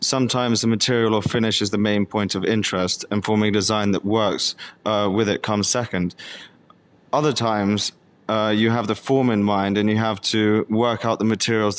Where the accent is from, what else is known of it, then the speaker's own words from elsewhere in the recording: Hong Kong; also born or lived in London; now in Vietnam; So I'm an expat kid. I grew up in Hong Kong.